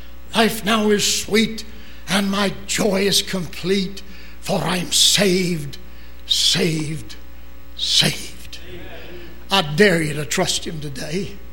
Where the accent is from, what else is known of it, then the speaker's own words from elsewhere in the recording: Danville, Virginia, United States; in 1927, Dr. M.F. Ham conducted a revival in my hometown, Danville, Virginia.